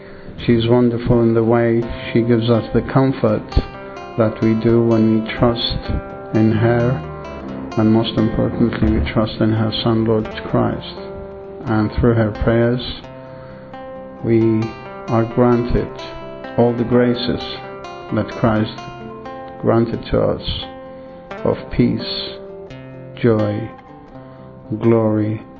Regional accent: Iraq; Assyrian from Iraq.

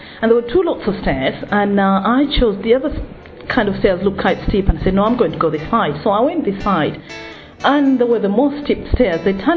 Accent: Uganda; I'm originally from Uganda, and Catholic, born and bred Catholic

